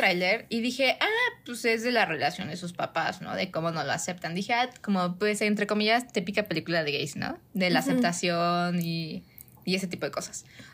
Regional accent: Mexico; Mezcal, porque somos mexicanos.

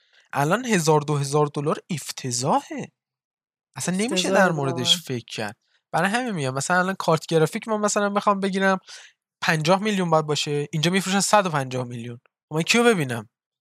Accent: Iran; مخصوصا ما که ایرانیم، خودمون میدونیم ایرانیم

